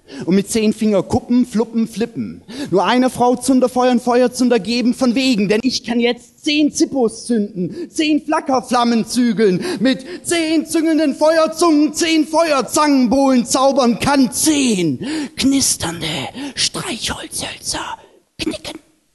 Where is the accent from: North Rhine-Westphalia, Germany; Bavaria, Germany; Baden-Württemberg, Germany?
Baden-Württemberg, Germany; Nagold; Das war also zu meiner Heimat und zu meinem Herkommen hier in Nagold, wunderschön.